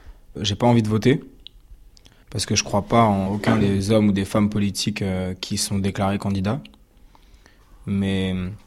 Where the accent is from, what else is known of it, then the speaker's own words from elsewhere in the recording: Ris-Orangis, Île-de-France, France; J'ai grandi à Harry-Sorangis, dans l'Essonne. Et j'ai passé mon enfance dehors, à jouer au foot.